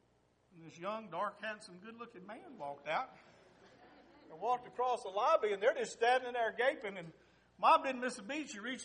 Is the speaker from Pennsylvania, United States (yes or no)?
no; Thomasville, North Carolina, United States; a family that was from my hometown in Thomasville, North Carolina. You may know where Thomasville is. It's where the big cherry is, if you've ever been there, kind of in the middle of the state. But when I grew up there in the late 50s and the 60s